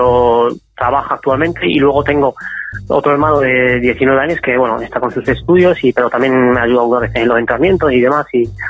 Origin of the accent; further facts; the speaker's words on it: Extremadura, Spain; also born or lived in Morocco; hemos crecido aquí, yo me siento prácticamente extremeño y en 20 años casi que llevo aquí en España, pues he ido a Marruecos 3 veces